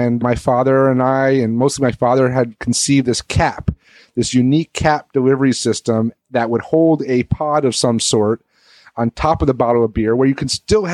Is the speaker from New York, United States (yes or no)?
yes; New York, United States; Then wasn't really aware of all that growing up in New York and the East Coast mentality.